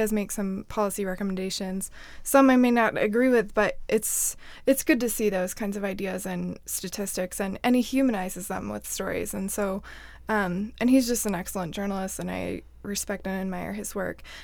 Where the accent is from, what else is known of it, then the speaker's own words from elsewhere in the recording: Midwest, United States; You know, I grew up in the Midwest and didn't experience it as much.